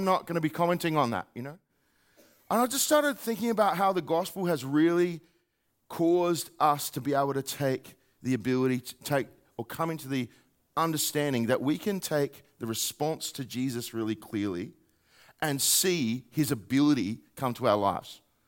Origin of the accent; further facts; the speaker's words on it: Australia; it's really interesting to have the privilege of being an Australian who's coming from a different outside perspective